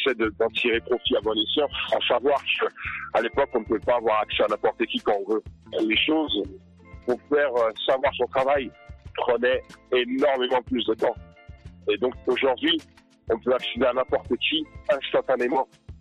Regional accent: Paris, Île-de-France, France; j'ai grandi à Paris, Paris intramuros. J'étais à l'école à Paris. J'ai eu des amis de toutes professions et de toutes cultures.

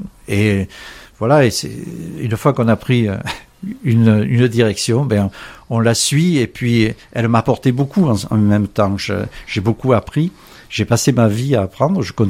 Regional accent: Provence-Alpes-Côte d'Azur, France; je viens toujours de Provence. Je suis toujours marqué venant de Provence.

